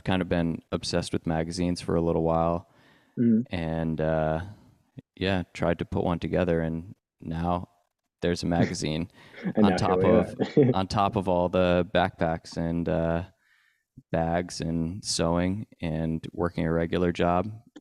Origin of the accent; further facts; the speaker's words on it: Maine, United States; I grew up in Maine, pretty deep in the woods in a really small town, like in the Western Mountains.